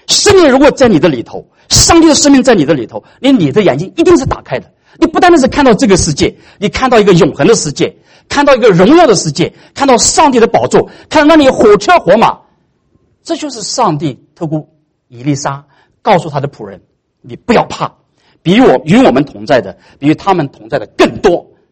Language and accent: Chinese; China; 好多人说好人一生平安，我们中国人喜欢讲这些话